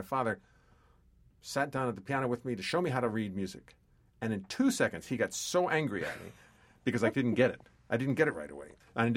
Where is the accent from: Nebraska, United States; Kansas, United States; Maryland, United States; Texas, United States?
Maryland, United States; Baltimore; I'm a kid from Baltimore. I'm 22 years old.